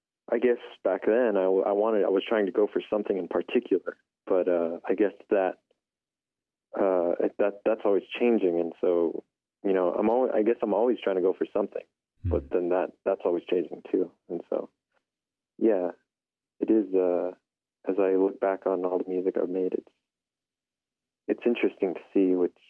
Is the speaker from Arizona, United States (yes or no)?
yes; Window Rock, Arizona, United States; born or raised there